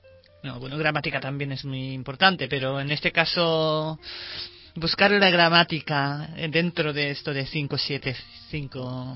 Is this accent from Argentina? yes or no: no; Japan; first language Japanese; Spanish is a second language; Yo soy japonesa de la lengua materna, entonces claro, mi idioma en catalán o castellano no, no es de bueno de nacimiento, digamos, nativo.